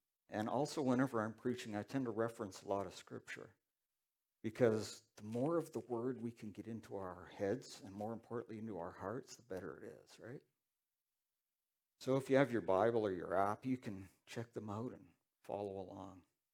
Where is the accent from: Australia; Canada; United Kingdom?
Canada; Toronto, Ontario; it was a bit of a culture shock after growing up in Toronto.